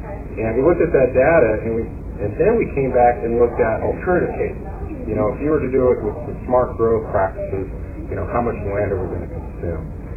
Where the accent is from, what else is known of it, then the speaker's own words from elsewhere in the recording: Nebraska, United States; growing up in Nebraska, we were 30 minutes from the edge of Omaha.